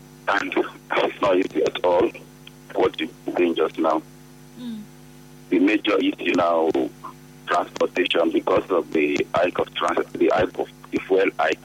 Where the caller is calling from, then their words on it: Opolo, Bayelsa, Nigeria; I'm calling from Opolo.